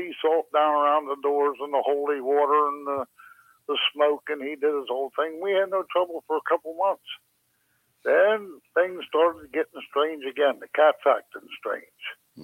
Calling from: Deep Creek, Florida, United States; from Deep Creek, Florida.

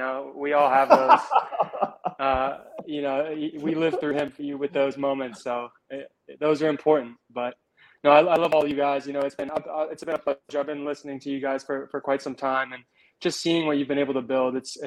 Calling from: Pittsburgh, Pennsylvania, United States; I'm calling from Pennsylvania.

